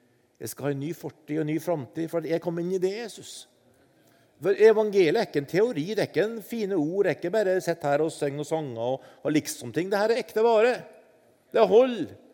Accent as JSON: {"language": "Norwegian", "town": "Oppdal", "region": "Trøndelag", "country": "Norway", "tie": "born or raised there", "said": "jeg vokste opp i Oppdal på Midtbygda skole."}